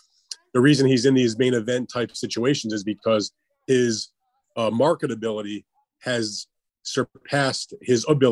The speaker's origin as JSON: {"language": "English", "region": "Northeast", "country": "United States", "tie": "born or raised there", "moved": "yes", "said": "Hey man, I grew up in the Northeast also, and I left there 20 plus years ago."}